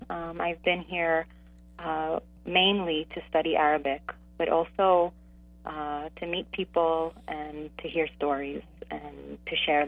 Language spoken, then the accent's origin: English; United States; my environment that I grew up in the United States.